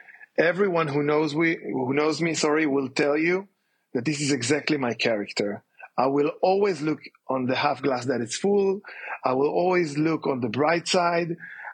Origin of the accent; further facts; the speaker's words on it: Safed, Northern District, Israel; English is a second language; I was born and raised in Tzfat. Tzfat is a northern city in Israel.